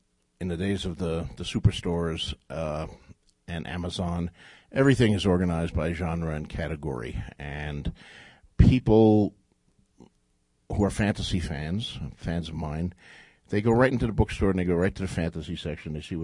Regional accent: Bayonne, New Jersey, United States; Growing up in Bayonne, New Jersey, and buying those comic books, and then graduating to books that actually had no pictures in them, we had no bookstores in Bayonne, New Jersey.

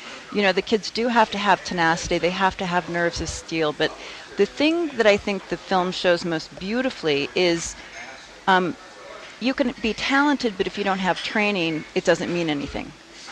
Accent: Palm Desert, California, United States; Yes, I grew up in California in Palm Desert, which was not exactly an epicenter of great ballet training

